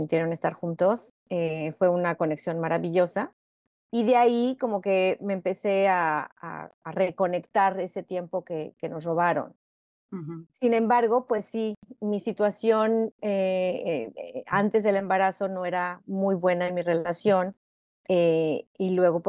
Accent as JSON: {"language": "Spanish", "region": "Mexico City", "country": "Mexico", "moved": "as an adult", "lives_now": "Canada", "said": "soy mexicana, también soy chilanga, orgullosamente chilanga. sí. Me vine aquí a Canadá, pero ya tenía a mi hijo."}